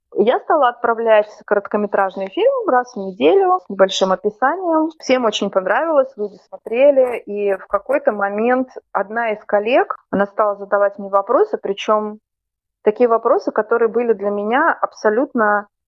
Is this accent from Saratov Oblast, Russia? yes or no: no; Moscow, Russia; когда я жила в Москве, я сама из Москвы